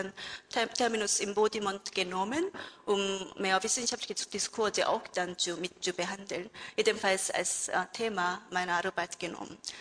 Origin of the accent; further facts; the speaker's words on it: South Korea; German is a second language; now in Germany; Ich komme eigentlich aus Korea und dort habe ich auch schon Musiktheorie und ein bisschen unterschiedliche Instrumente auch studiert.